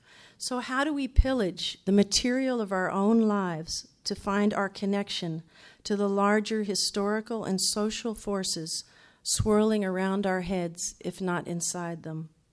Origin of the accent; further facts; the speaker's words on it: Kentucky, United States; I grew up in Kentucky. Unlike most Kentuckians, I grew up with privilege. My father was a journalist and, as he liked to refer to himself, a gentleman farmer. I was raised on a small cattle farm